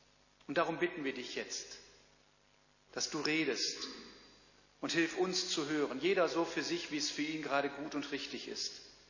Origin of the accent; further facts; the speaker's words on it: North Rhine-Westphalia, Germany; Kölner Dom, nicht weit von meiner Heimat.